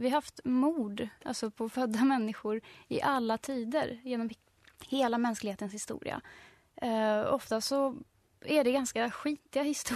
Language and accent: Swedish; Iran; jag kommer själv från Iran